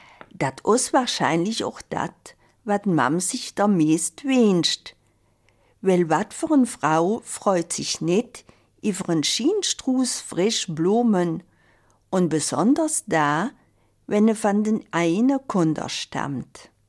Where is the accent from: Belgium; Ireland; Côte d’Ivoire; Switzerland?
Belgium; Und da sind wir Belgier ja ganz stark drin.